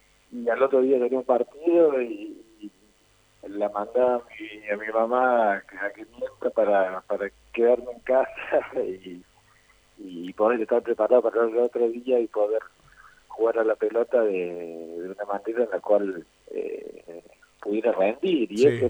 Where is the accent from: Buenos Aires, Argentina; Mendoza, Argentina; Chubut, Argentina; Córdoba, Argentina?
Córdoba, Argentina; Laguna Larga; born there; now in Santa Fe, Argentina; Sí, de hecho, yo soy nacido en Laguna Larga, pero mi mujer es santafesina, así que me quedé viviendo en Santa Fe.